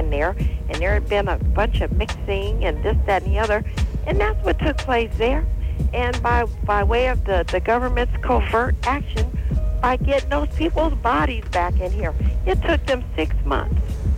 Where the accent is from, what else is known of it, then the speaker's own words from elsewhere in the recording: Compton, California, United States; moved away; Well, my thing is, I am from Southern California.